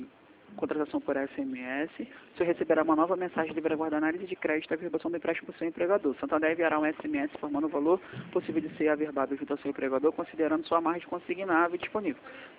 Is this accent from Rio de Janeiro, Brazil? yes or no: yes; Nova Iguaçu, Rio de Janeiro, Brazil; aqui de Nova Iguaçu